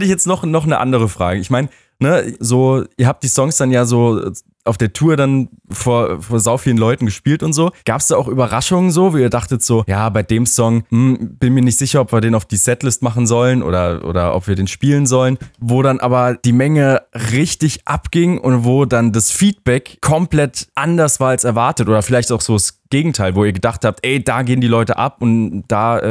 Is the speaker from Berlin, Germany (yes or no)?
yes; Berlin, Germany; Ey, da komme ich auch aus Berlin.